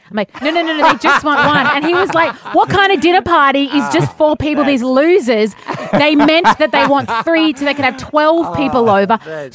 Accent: Philippines; I am Lebanese Australian, but I grew up in the Philippines.

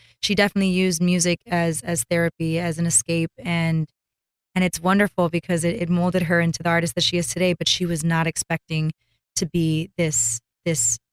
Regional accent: Miami, Florida, United States; now in New York, United States; I'm originally from Miami, Florida. I live in New York now, but growing up, she was such an inspiration to me, to my mother.

